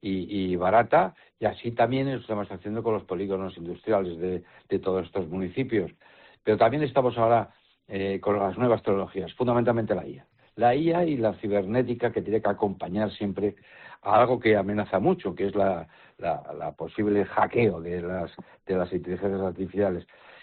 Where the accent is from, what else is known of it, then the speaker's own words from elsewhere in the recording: Navarre, Spain; trabajo por Navarra y por mi tierra, que es lo que más puedo querer.